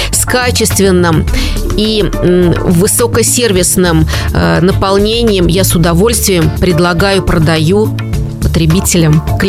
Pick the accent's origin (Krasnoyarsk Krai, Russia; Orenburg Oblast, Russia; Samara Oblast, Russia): Samara Oblast, Russia; Samara; born there; Я горжусь, что я родилась в Самаре